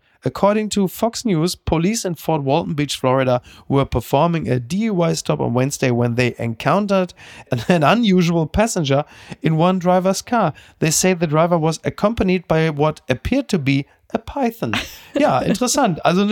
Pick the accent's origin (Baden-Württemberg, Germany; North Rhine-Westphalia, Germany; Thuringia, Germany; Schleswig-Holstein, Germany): North Rhine-Westphalia, Germany; Ich komme aus dem Ruhrgebiet.